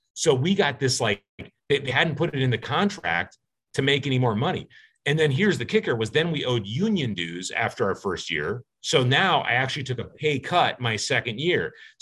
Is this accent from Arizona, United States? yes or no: no; San Diego, California, United States; Growing up in San Diego and me being kind of a goofball, I kind of thought Southwest Airlines would kind of be cool.